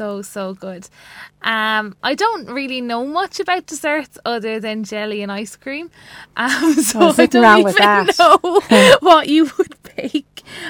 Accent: Limerick, Munster, Ireland; now in Cork, Ireland; I remember when I first moved out of home, I moved to Cork from Limerick to do a course in college.

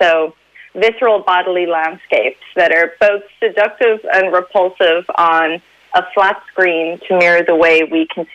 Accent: Ireland; So, yeah, so I grew up in Ireland my whole life. I'm a little Irish girl

